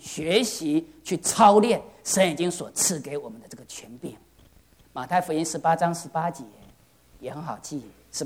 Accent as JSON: {"language": "Chinese", "country": "China", "said": "我就觉得我们中国人这个观念，我们就越亲的人越要叫他死。"}